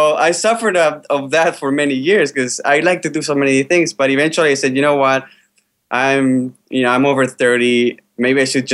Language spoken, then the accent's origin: English; Bilbao, Basque Country, Spain; moved away as an adult; I'm originally from Spain. Actually, it's a town called Bilbao, which is in northern Spain.